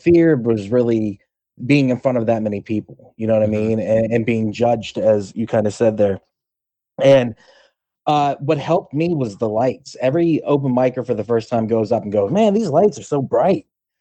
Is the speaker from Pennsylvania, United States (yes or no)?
yes; Clarion, Pennsylvania, United States; I'm originally from Clarion, Pennsylvania, which is a small town where you see a cow and you go 3 more miles and you see a cow.